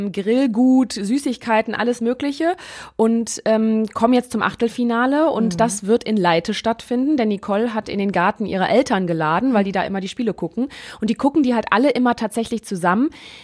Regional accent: Neuss, North Rhine-Westphalia, Germany; now in Essen, Germany; Ich komme ja aus Neuss

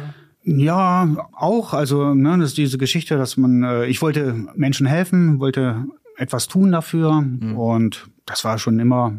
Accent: Wolfsburg, Lower Saxony, Germany; born there; Ja, ich bin dort schon sehr, sehr lange wohnhaft. Ich bin gebürtiger Wolfsburger.

